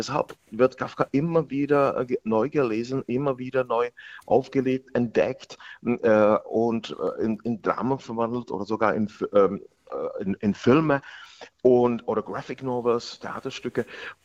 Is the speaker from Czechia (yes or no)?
yes; Bohemia, Czechia; Aber ich weiß, wie ich als Jugendlicher in Böhmen, im böhmischen Paradies, da komme ich her